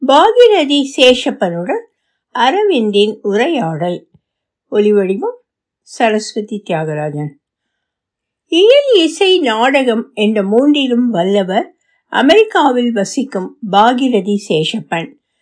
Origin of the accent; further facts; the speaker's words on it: Viluppuram, Tamil Nadu, India; also born or lived in Tirunelveli district / Srivaikuntam / Tiruchirappalli; மிகவும் சிறு வயதில் பெரும்பாலும் விழுப்புரத்தில் பாட்டி மற்றும் மாமா வீடுகளில் வளர்ந்தேன். நெல்லை மாவட்டத்தில் எங்கள் வீட்டில் நான் வளர ஆரம்பித்த போதும் பாட்டிதான் என்னுடன் இருந்தார்கள்.